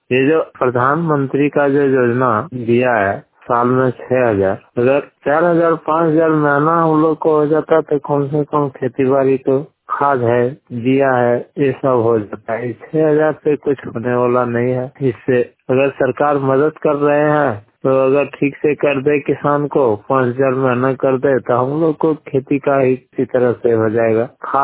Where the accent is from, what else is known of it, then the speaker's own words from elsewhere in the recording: Bihar, India; सलैया चौक पोस्टिया जी, थाना सिकाई, जिला जमुई का रहने वाला हूँ।